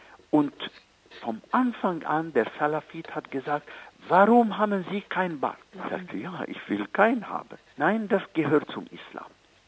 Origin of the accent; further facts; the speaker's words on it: Egypt; ich spreche jetzt als Ägypter und als christliche Araber